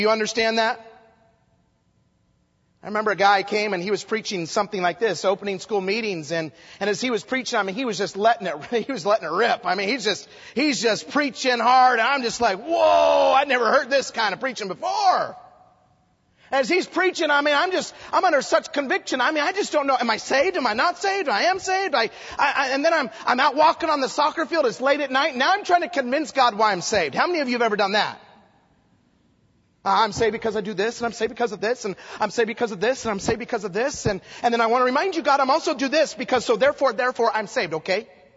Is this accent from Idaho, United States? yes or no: yes; Twin Falls, Idaho, United States; I grew up in Twin Falls, Idaho